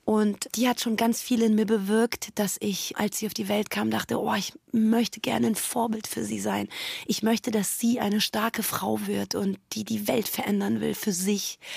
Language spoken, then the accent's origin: German; Iran; German is a second language; now in Germany; Ich bin aus dem Iran hier hingezogen, das 8-mal Umziehen, das Verhältnis meiner Eltern.